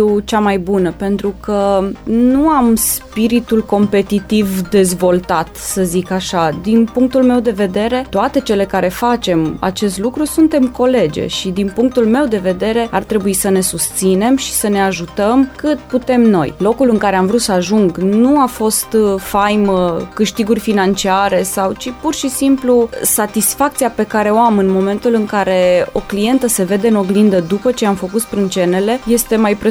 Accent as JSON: {"language": "Romanian", "town": "Reșița", "region": "Caraș-Severin", "country": "Romania", "tie": "born or raised there", "said": "M-am născut în Reșița, locuiesc în Reșița încă, deși în ultima perioadă călătoresc foarte mult. Urmează să împlinesc 36 de ani."}